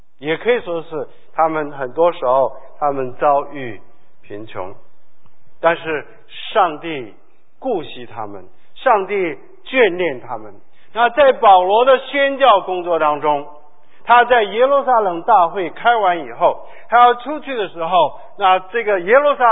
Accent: South Korea; 其实我们在韩国长大的时候，我们都住在洞里，你知道吗？我的家在真洞啊。

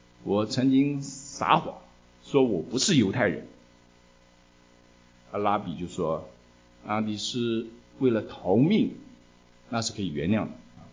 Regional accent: China; 这种美国的笑话我们中国人是听不懂

